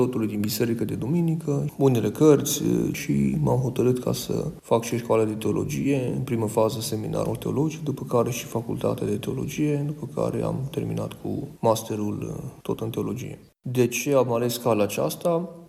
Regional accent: Zalău, Sălaj County, Romania; de la mănăstirea Jacul Românesc din județul Mureș. Sunt din Zalău, m-am născut în 1988 din părinți creștini ortodoxi.

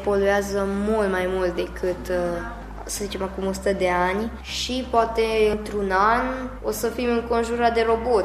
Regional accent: Romania; born there; M-am născut în România, trăiesc în România, nu pot să zic că nu-mi place România.

